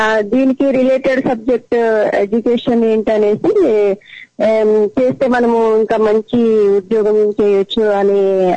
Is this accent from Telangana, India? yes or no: yes; Warangal, Telangana, India; born there; ఇది మా జన్మస్థలం వచ్చేసి బట్ వరంగల్ సార్.